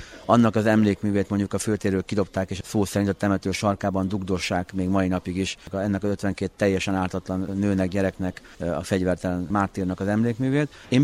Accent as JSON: {"language": "Hungarian", "town": "Tiszadada", "region": "Szabolcs-Szatmár-Bereg", "country": "Hungary", "tie": "born there", "said": "én egy Tiszadada nevű kisfaluban születtem, egy Tiszaparton."}